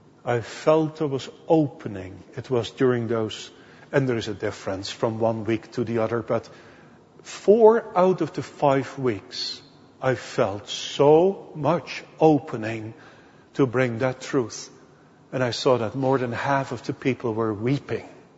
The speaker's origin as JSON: {"language": "English", "town": "Veenendaal", "region": "Utrecht", "country": "Netherlands", "said": "And I said, no, I'm not from Dort. I'm from Veenendaal."}